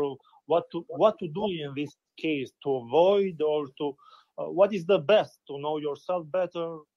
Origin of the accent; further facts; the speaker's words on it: Tirana, Tirana County, Albania; English is a second language; I'm from Albania, based in Albania, in Tiran.